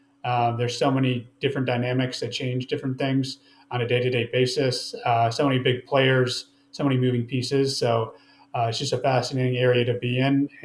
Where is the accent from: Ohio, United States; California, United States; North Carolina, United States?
Ohio, United States; Cleveland; Growing up in Cleveland, you know, it's the biggest economic driver is the MedTech